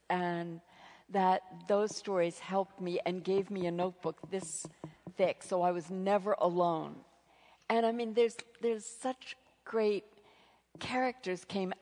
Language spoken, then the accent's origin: English; New Jersey, United States; moved away as an adult; But recently, as I've grown older, I've come to say, I'm a Jersey girl, and I'm a Jersey tomato.